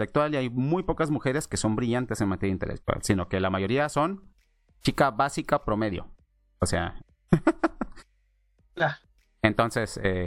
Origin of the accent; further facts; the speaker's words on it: Mexico; una chica, voy a poner de ejemplo en mi país, ¿no? O sea, una chica que gana, que tiene su carrera universitaria y es educadora de preescolar, que son de las que menos ganan, ganan hasta 4,000 pesos mexicanos al mes.